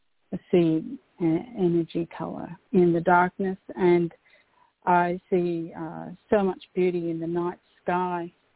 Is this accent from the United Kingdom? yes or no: yes; Scotland, United Kingdom; being Scottish, we always grew up with soccer, football.